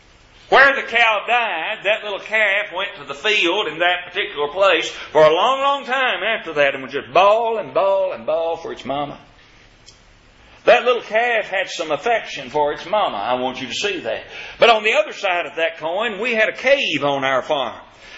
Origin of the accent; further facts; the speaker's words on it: Kentucky, United States; On two separate occasions on our farm, when I was growing up in Kentucky, we had an episode that I believe demonstrated natural affection.